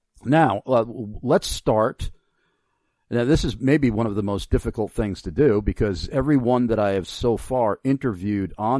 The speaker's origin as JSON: {"language": "English", "region": "New York", "country": "United States", "said": "Yeah, I'm from Long Island, New York, and there were quite a number of towns that still have Native American names."}